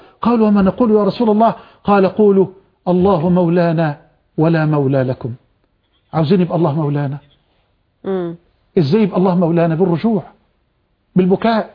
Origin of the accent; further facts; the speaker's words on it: Mansoura, Dakahlia, Egypt; أخ من إخواننا القضاء في المنصورة وأنا من المنصورة